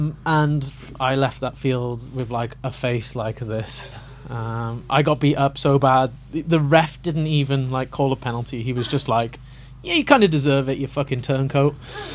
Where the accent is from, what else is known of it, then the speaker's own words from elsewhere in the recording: Cardiff, Wales, United Kingdom; moved away as an adult; I've spent my whole adult life here. Yeah, I do to a good degree. I feel more like I'm from Yorkshire than I do from Cardiff, which is where I'm actually from.